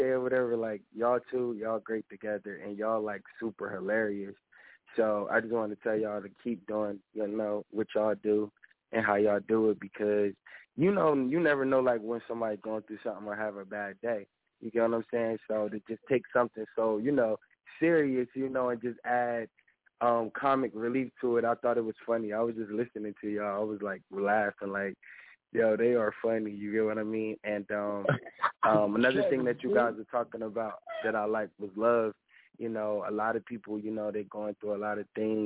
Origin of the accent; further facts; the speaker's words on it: Trenton, New Jersey, United States; I'm from Jersey, Trenton, to be exact.